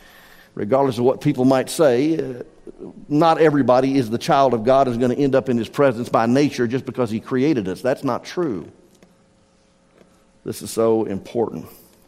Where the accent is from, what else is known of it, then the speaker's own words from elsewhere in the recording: the South, United States; I was born and raised in the South